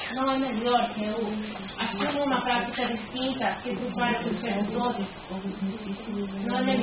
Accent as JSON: {"language": "Portuguese", "country": "Ecuador", "second_language": "Portuguese", "said": "Porque eu sou equatoriana e eu vivo com essa constituição do Bom Viver."}